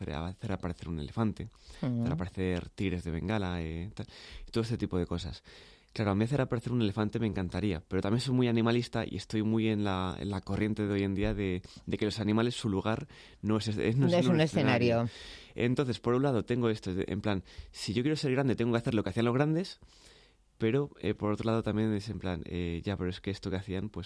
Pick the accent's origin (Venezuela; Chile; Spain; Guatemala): Spain; Murcia, Region of Murcia; ahora me voy para Murcia, para mi tierra.